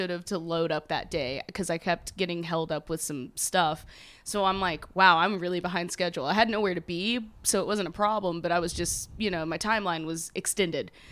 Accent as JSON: {"language": "English", "town": "Orlando", "region": "Florida", "country": "United States", "said": "And I was like, \"No, I'm from Orlando.\""}